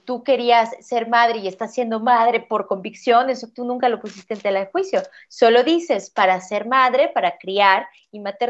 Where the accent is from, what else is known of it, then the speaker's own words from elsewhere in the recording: Guadalajara, Jalisco, Mexico; cuando visitaba mi ciudad, yo soy de Guadalajara, cuando iba a Guadalajara